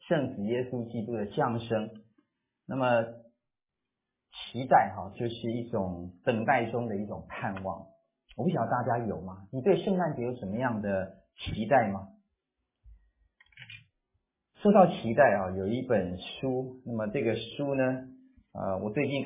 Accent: China; 我不是犹太人，我没有期待弥赛亚一定要来，那么更没有期待说以色列的安慰者来到，以色列的安慰者跟我们中国人没有太大的关系。

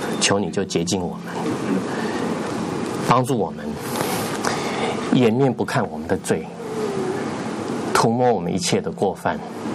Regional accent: China; now in United States; 但是我们知道我们是中国人，我们里面有很深很浓的中国文化。

